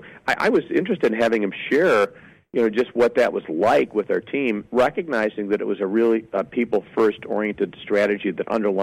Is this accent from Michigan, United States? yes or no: yes; Detroit, Michigan, United States